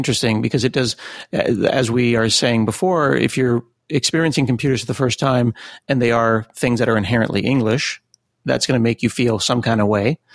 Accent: United States; Is this something where, like, I, as an American, go and I write something

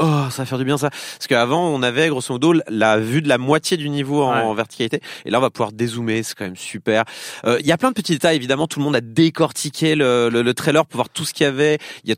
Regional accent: Southern France, France; accent: southern French; j'ai repris mon accent du sud

